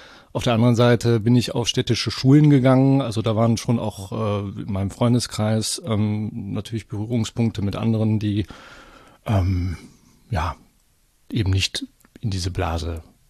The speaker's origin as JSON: {"language": "German", "town": "Korschenbroich", "region": "North Rhine-Westphalia", "country": "Germany", "tie": "born or raised there", "said": "Also ich bin ja zunächst mal in Korschenbruch aufgewachsen."}